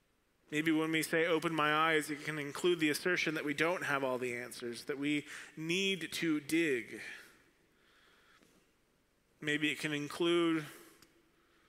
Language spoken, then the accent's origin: English; Arizona, United States; now in Nashville, United States; I learned that even though I came from Arizona